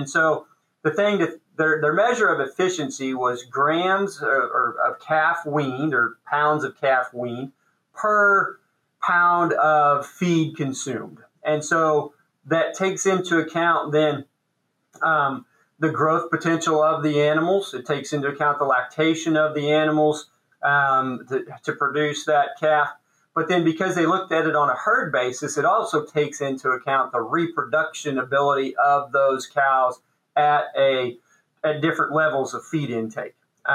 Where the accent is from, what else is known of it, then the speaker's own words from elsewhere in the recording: Illinois, United States; And I grew up in Illinois and spent some time in South Texas at A&M as well.